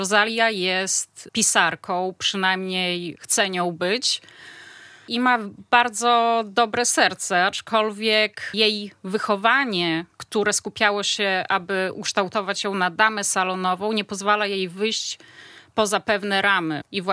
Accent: Narew, Podlaskie Voivodeship, Poland; also born or lived in Hajnówka / Gdańsk; całe moje dzieciństwo właściwie w Narwi, dopiero później Pomorze do Gdańska. Ale Narew jest moim takim miasteczkiem. Dzielę to swoje życie między życie zawodowe, które odbywa się w Monachium. Cały mój odpoczynek skupia się właśnie w Narwie

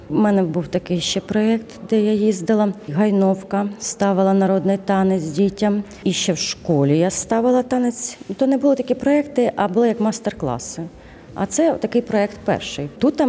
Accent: Kyiv, Ukraine; moved away; Я сама з Києва.

